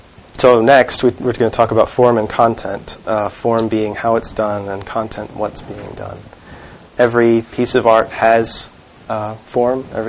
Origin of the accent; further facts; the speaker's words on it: the South, United States; I grew up in the South, so that's all I know, but we as American Christians are fighting the notion that our life is somehow split in two.